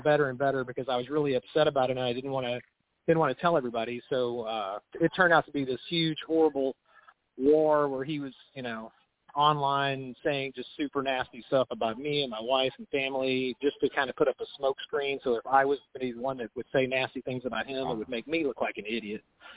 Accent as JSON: {"language": "English", "region": "Texas", "country": "United States", "said": "It's what I grew up with, so I like it, yeah. And I'm Texan."}